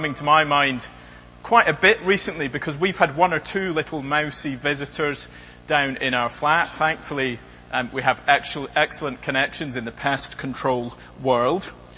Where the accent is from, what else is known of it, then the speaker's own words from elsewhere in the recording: Scotland, United Kingdom; And when I was growing up in Scotland, it was part of school.